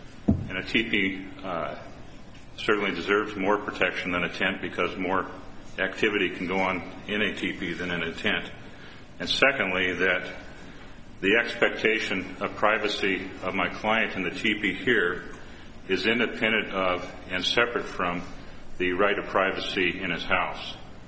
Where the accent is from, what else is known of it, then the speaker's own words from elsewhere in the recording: Great Falls, Montana, United States; I'm from Great Falls, Montana.